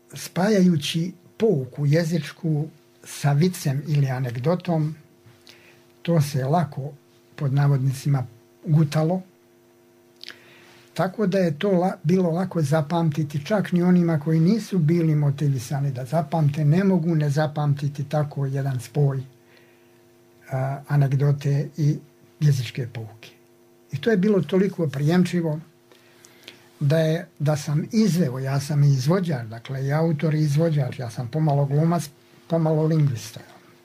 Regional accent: Nevesinje, Republika Srpska, Bosnia & Herzegovina; born there; now in Banja Luka, Bosnia and Herzegovina; Ja sam rođen, rekli ste, u Nevesinju, tamo u jednom selu koje se zove Luka.

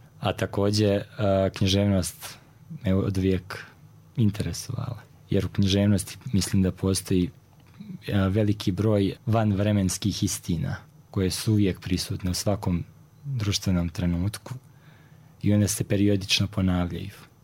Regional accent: Nevesinje, Republika Srpska, Bosnia & Herzegovina; also born or lived in Mostar / Gacko; Porijeklom sam iz jedne radničke porodice. Dakle, rođen sam u Mostaru. Zbog tih nekih ratnih previranja bili smo primorani da se preselimo u susjednu opštinu Nevesinje. To jest, najprije sam živio u Gacku, a zatim u Nevesinju.

